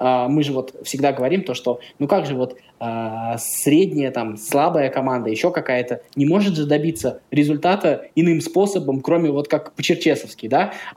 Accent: Russia; мы из России, народ простой, как говорится.

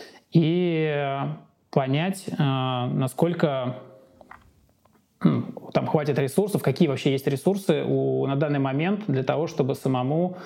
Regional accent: Saint Petersburg, Russia; Я родом из Санкт-Петербурга, мне 38 лет.

